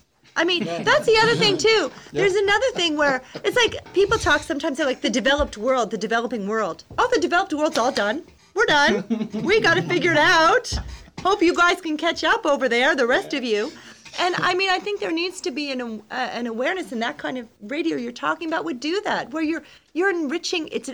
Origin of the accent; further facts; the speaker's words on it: Dartmouth, Nova Scotia, Canada; also born or lived in Paris; I grew up in Dartmouth, and I went to the University of King's College.